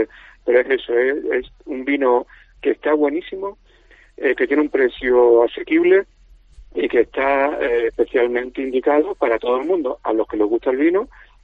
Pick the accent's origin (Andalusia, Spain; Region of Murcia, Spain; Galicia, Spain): Andalusia, Spain; Málaga; now in Valladolid, Spain; yo, aunque soy un malagueño, muy malagueño, vivo en Valladolid por motivo de amor.